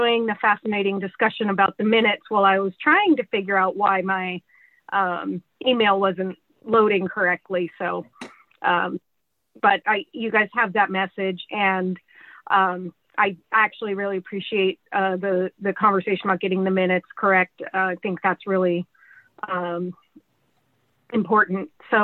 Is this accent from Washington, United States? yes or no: yes; Black Diamond, Washington, United States; born or raised there; now in Bellevue, United States